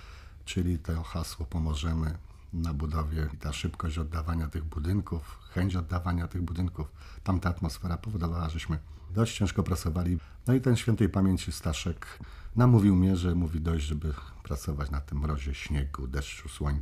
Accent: Łódź, Łódź Voivodeship, Poland; Ja się urodziłem, wychowałem na Dąbrowie, czyli na obrzeżach, znaczy praktycznie można powiedzieć na granicy Łodzi, bo ówczesna Tatrzańska, czy dzisiejsza Tatrzańska, to już było koniec Łodzi, to już były granice Łodzi. No ja mieszkałem przystanek bliżej, czyli przy Podgórnej, czy przy Rydza

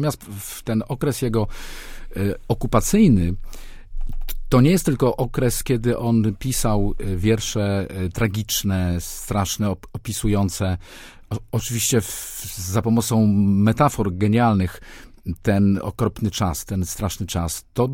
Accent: Warsaw, Masovian Voivodeship, Poland; Ja właśnie się wychowałem na Czerniakowie, stamtąd pochodzę.

